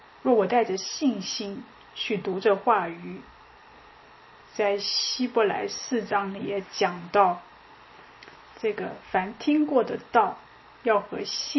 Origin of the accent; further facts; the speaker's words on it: Germany; Chinese is a second language; 我们德国人是每天用多少的时间去吃饭